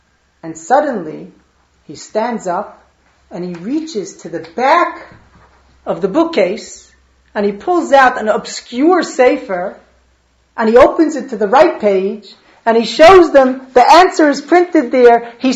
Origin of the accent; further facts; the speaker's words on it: Muncie, Indiana, United States; I remember growing up in Muncie